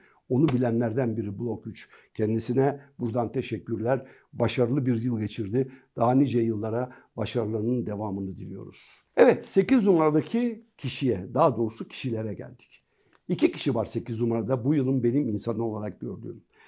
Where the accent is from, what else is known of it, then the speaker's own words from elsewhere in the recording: Urla, İzmir, Turkey; burada bir Urlalı ve bir İzmirli olarak da ayrıca kendisine teşekkür ediyorum